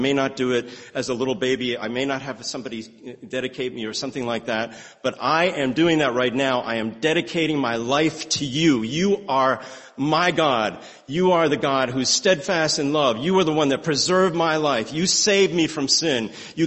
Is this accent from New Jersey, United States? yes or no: yes; Glen Ridge, New Jersey, United States; I was this kid growing up in Glen Ridge.